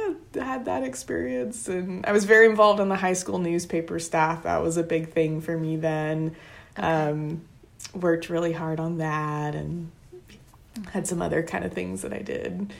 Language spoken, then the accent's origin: English; Richmond, Indiana, United States; Yeah, so I honestly loved growing up in Richmond. I grew up in this really sweet little spot next to what was Parkview Elementary at the time.